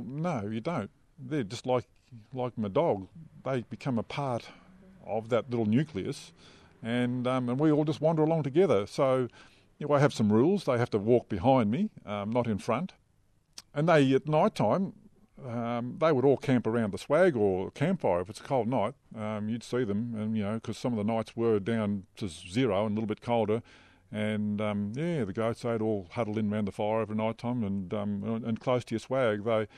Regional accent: Victoria, Australia; moved away as an adult; also born or lived in Queensland; I grew up in the Victorian Mallee, but I progressed to Queensland in 1984 into some pretty hard country out from Charleville.

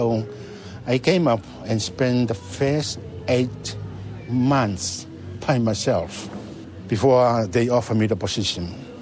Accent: Tonga; moved away as an adult; I grew up in Tonga. I just came here in 1989.

